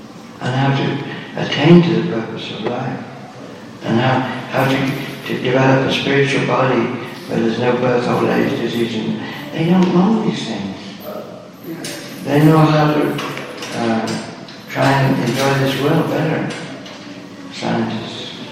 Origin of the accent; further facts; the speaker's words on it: England, United Kingdom; born there; I was born up in England.